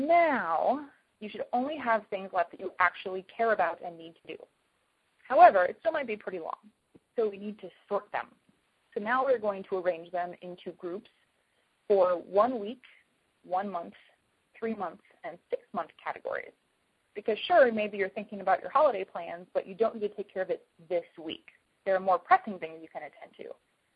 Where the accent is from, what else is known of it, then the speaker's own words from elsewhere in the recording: Midwest, United States; Now, keep in mind that I'm from the Midwest. We invented passive-aggressive tendencies